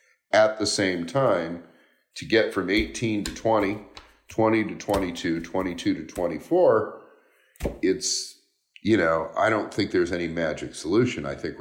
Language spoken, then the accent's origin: English; Portland, Oregon, United States; also born or lived in Los Angeles / New York / Boston / Bend; now in Barcelona, Spain; I grew up in Portland. I moved to LA, came back to Portland. I moved to New York, came back to Portland, moved to Barcelona, went from Barcelona to Boston, went from Boston to Bend, Oregon, 8 years there